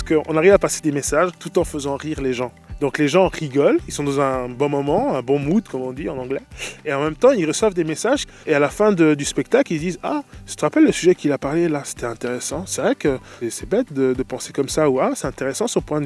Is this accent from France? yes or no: no; Switzerland; J'ai une éducation européenne, j'ai fait toutes mes écoles ici en Suisse.